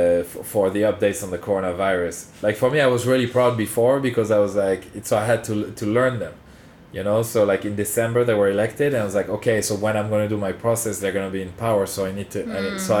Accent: Paris, Île-de-France, France; English is a second language; Yeah, I come from Paris.

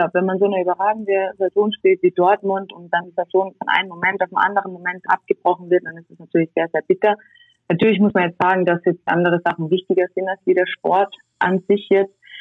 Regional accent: Tyrol, Austria; wir sind jetzt 2 Wochen in Tirol, da wo ich herkomme, in Quarantäne

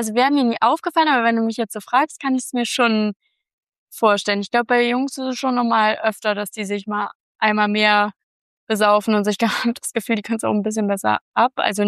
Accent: Hamburg, Germany; Ich bin ja ein Hamburger Mädchen

